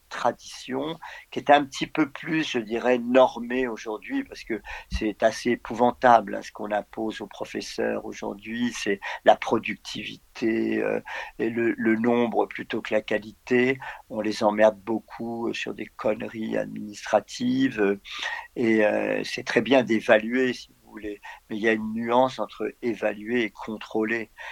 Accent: France; also born or lived in Algeria; Je suis né en Algérie. Je suis arrivé à 3 ans en France.

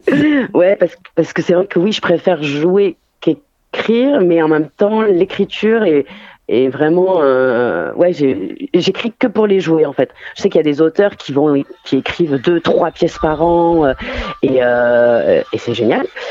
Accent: Alès, Occitanie, France; je suis un peu un couteau suisse, ou un couteau alésien, parce que je viens d'Alès.

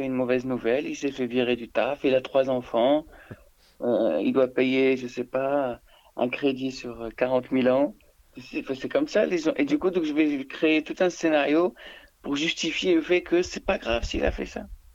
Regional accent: Algeria; Tu sais, j'ai grandi en Algérie. Les 10 premières années de ma vie, c'était couvre-feu, parce qu'il y avait la guerre civile.

